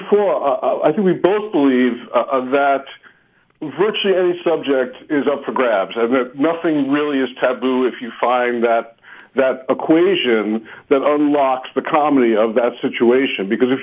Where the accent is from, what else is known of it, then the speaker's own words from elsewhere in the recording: Brooklyn, New York, United States; I would say, growing up in Brooklyn